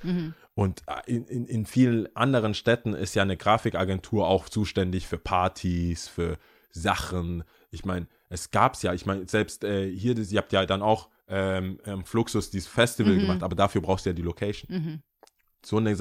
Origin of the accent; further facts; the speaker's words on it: Stuttgart, Baden-Württemberg, Germany; Als Stuttgarter denkst du dir, juckt mich doch nicht.